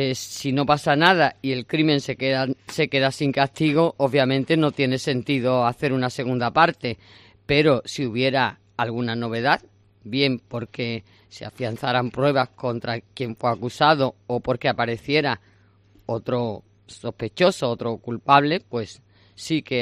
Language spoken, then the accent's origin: Spanish; Almonte, Andalusia, Spain; el miércoles 8 se presenta en Almonte, en mi pueblo natal